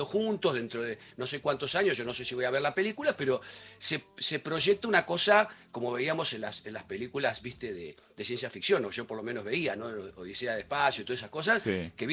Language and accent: Spanish; Buenos Aires, Argentina; Yo soy de Aedo, ¿no? Y de provincia de Buenos Aires. Y yo cuento siempre que como no soy un pendejito, viste, tengo 55